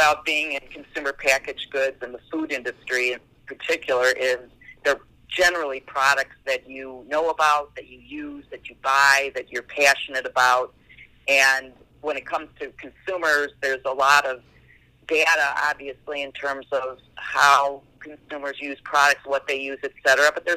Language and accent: English; Chicago, Illinois, United States; it was also in my hometown. I'm from Chicago, so being here in Chicago was also nice.